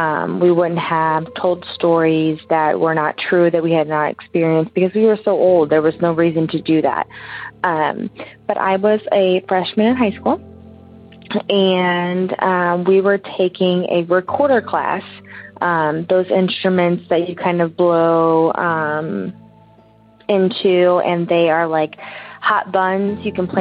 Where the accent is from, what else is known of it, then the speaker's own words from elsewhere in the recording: St. Louis, Missouri, United States; I am from St. Louis, Missouri